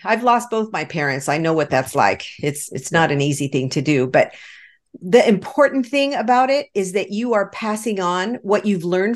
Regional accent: Los Angeles, California, United States; now in Arizona, United States; I come from Los Angeles originally, so I'm a city, I'm a city gal, but we moved to a small community on purpose to raise our kids.

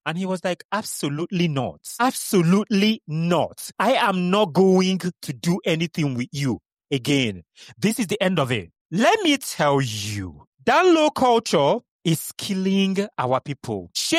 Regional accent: Nigeria; I am an Igbo man first. I am a black man first. I am from Nigeria first. My skin is melanated. I'm a black man. And then I'm a homosexual. That is what I am. I am a homosexual man that is Igbo.

